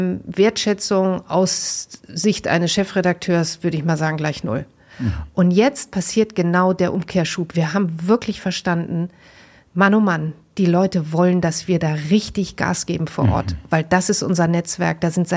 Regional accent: North Rhine-Westphalia, Germany; Ich komme aus Westfalen

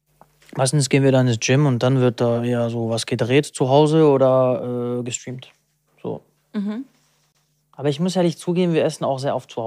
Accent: Nice, Provence-Alpes-Côte d'Azur, France; Das Ding ist, ich bin auch aus Nizza, so.

